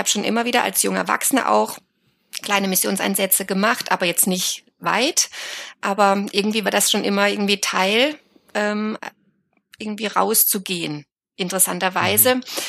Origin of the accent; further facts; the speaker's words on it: Lörrach, Baden-Württemberg, Germany; Ja, also ich komme ursprünglich aus Südbaden, aus Lörrach.